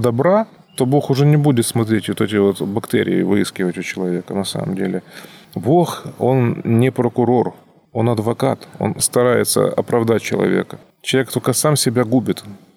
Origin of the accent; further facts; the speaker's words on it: Donetsk, Donetsk Oblast, Ukraine; now in Moscow, Russia; Потому что я там приехал из Донецка какого-то в Москву, и сразу берите